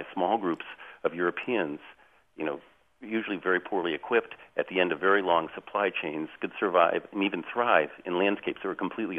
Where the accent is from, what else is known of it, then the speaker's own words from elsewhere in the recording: Pacific Northwest, United States; I was raised in the Pacific Northwest